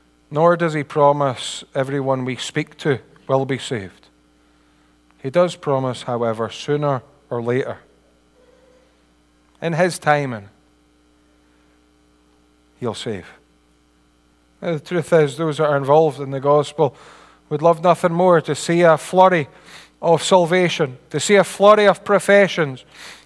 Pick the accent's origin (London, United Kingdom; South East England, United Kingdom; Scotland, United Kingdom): Scotland, United Kingdom; Dumfries; he worked down in the Solway Firth, where I grew up, actually. I grew up down near Dumfries. I was born down there.